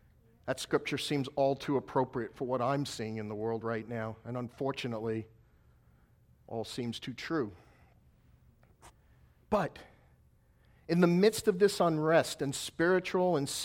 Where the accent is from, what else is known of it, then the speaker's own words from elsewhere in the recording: New York City, New York, United States; And as a New Yorker, that was a personal thing to watch.